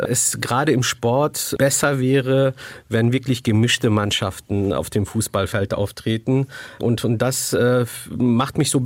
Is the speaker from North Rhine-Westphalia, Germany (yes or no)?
yes; Recklinghausen, North Rhine-Westphalia, Germany; in meiner Heimatstadt Recklinghausen im Ruhrgebiet